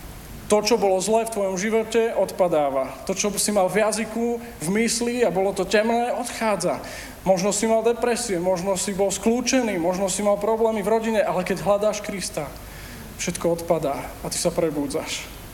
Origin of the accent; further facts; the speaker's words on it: Záhorie, Slovakia; accent: Záhorie dialect; To je tá záhoráčtina. Takže ja som zo Záhoria